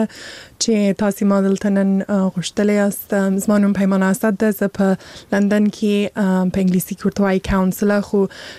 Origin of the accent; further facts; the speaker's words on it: Afghanistan; born there; زه په هغه ځای کې پیدا سوی یم زه د چې هلته لوی سوی نه یم هلته مې درس ویلی نه دی خو مور و پلار مې افغانان دي زه خپله افغان یم